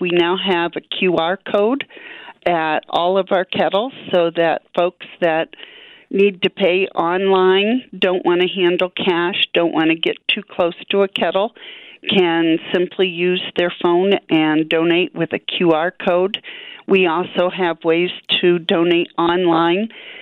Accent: Pennsylvania, United States; Originally, I'm from Pennsylvania.

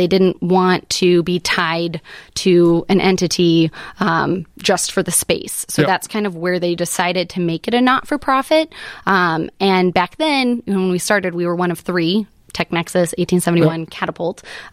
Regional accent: West Coast, United States; I'm a Midwest transplant. I'm from the West Coast. I'm in Arizona.

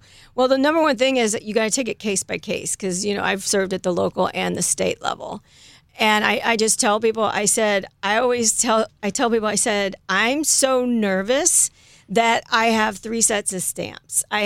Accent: Ireland; I'm here on my own money. I'm Irish and I'm here because I belong to this group.

